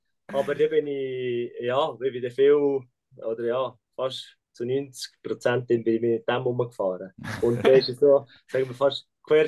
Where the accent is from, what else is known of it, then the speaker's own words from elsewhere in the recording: Switzerland; Ja, früher, aber weißt du, als Schweizer Spieler hast du die Maserati nur gesehen.